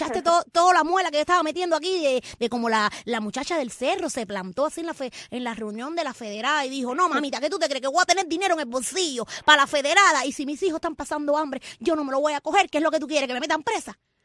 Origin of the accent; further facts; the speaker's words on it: Boyomanso, Cuba; Yo soy de un pueblo de Cuba, se llama Boyomanso.